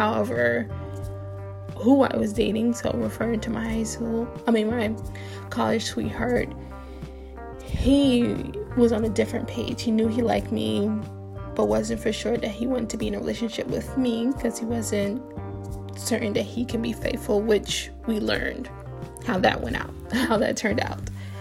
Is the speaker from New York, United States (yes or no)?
yes; Brooklyn, New York, United States; So I'm originally from Brooklyn, and I'm more used to that urban, to be proper, urban lifestyle